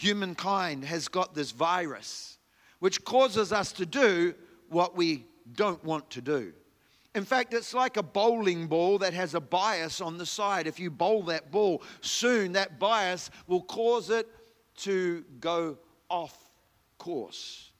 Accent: New Zealand; born there; Well, if you haven't picked up from my accent already, I was born in New Zealand.

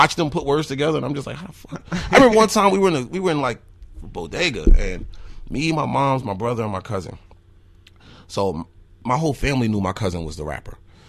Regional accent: Newark, New Jersey, United States; born or raised there; now in Wisconsin, United States

